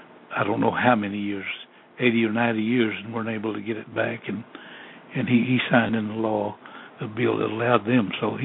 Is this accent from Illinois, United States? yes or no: no; Wright City, Oklahoma, United States; living in my hometown of Wright City, and myself would be able